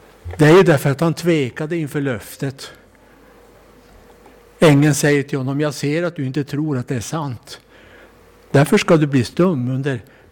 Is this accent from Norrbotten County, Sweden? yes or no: yes; Kalix, Norrbotten County, Sweden; Jag var med om den episoden för många, många år sedan i min ungdom, hemma i Kalix.